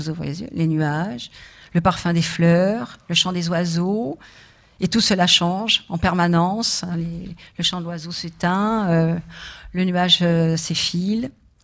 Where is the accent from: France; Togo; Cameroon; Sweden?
France; Nouvelle-Aquitaine; parce que moi je suis de la Dordogne